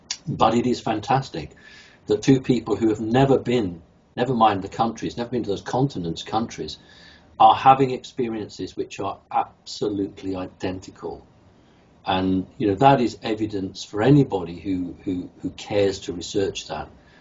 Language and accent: English; United Kingdom; because remember I'm from United Kingdom and we love tea over here.